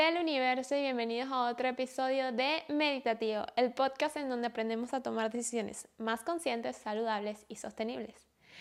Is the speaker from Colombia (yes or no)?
no; Venezuela; now in Vienna, Austria; Las dos somos venezolanas y bueno, ¿estamos viviendo en dónde?